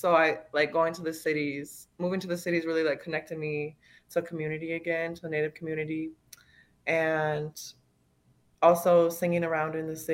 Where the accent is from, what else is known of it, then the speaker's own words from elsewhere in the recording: St. Michael, Minnesota, United States; So I'm from St. Michael, Minnesota, and then I grew up there. That's where most of my mom's side is from, and I moved to Minneapolis when after high school